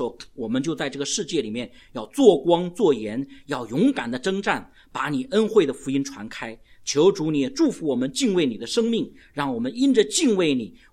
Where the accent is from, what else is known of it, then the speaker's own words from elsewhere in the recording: China; 我们中国人，我们是礼仪之邦，怎么会变成这个样子